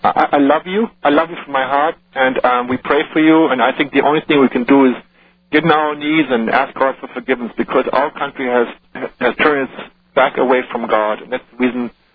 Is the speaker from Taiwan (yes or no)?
no; Germany; now in United States; I've got 10 children, and I'm from Germany. I'm here since 81.